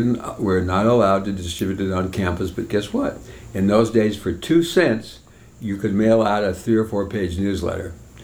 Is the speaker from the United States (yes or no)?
yes; Mesa, Arizona, United States; born there; I was born in Mesa, Arizona, a semi-suburb of Phoenix, Arizona, in April 28, 1932.